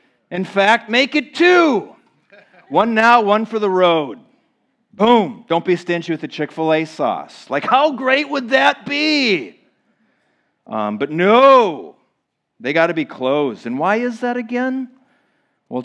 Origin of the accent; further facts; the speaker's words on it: Minnesota, United States; I grew up on a farm out in the country. I mention this from time to time. I grew up in Minnesota, and I thank the Lord for the privilege.